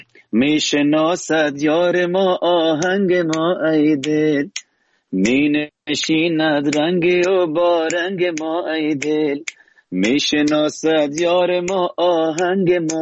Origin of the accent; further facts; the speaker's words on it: Kabul, Afghanistan; also born or lived in Herat; زادگاه من هرات، و اما در کابل ما بزرگ شدم. به او دلیل وقتی که امروی مردمانه که به لهجه کابلی صحبت میکنم بسیار نرمال کابلی صحبت میکنم، وقتی هراتی باشه بسیار نرمال هراتی صحبت میکنم